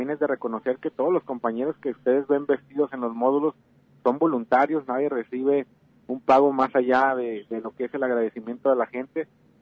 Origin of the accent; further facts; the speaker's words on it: Jalisco, Mexico; sino ser conscientes como sociedad, uh-huh, como jaliscienses y como mexicanos